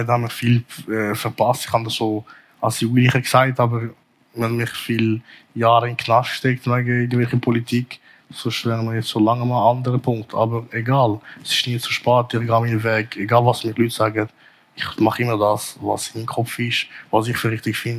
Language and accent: German; Zurich, Switzerland